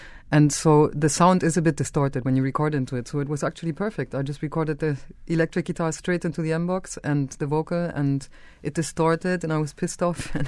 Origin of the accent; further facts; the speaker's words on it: Germany; I'm half German. I grew up in Germany and I have a very German voice.